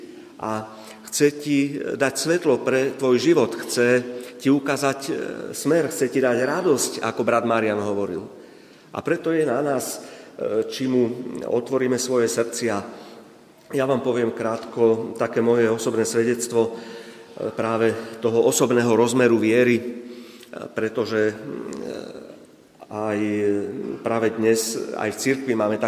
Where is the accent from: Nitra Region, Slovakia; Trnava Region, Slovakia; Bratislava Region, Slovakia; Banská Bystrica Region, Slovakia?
Bratislava Region, Slovakia; Bratislava; Ja pochádzam z katolíckej rodiny, mám 5 súrodencov, pochádzam z Bratislavy, moji rodičia, otec je z východu, od Bardejova, mama je zo stredného Slovenska